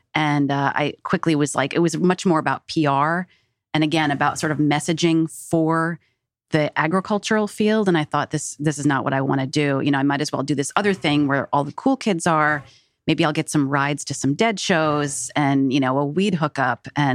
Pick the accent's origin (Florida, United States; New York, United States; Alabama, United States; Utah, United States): New York, United States; Chittenango; I am from a small village called Chittenango, which is outside of Syracuse. So upstate, kind of right in the center of the state. And yeah, that's where I grew up. It's the birthplace of L. Frank Baum, who wrote The Wizard of Oz.